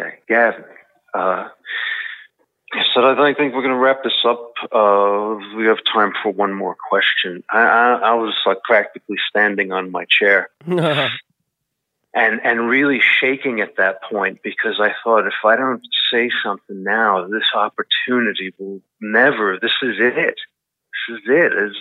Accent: Bronx, New York, United States; you inspired me. I'm from the Bronx. You made me want to be an actor.

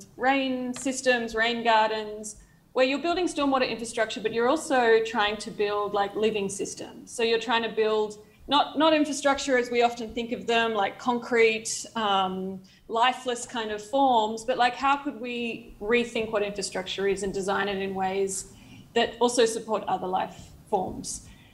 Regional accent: Sydney, New South Wales, Australia; now in Brooklyn, United States; I'm Australian. So despite calling in from Brooklyn, you know, I was born and raised in Sydney.

